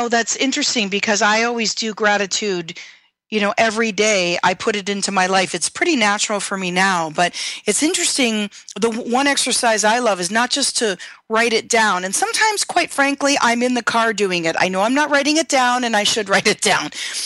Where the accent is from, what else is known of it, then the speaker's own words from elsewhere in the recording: Midwest, United States; I'm a Midwesterner. That kind of stuff doesn't fly very well, you know, out in this part of the country.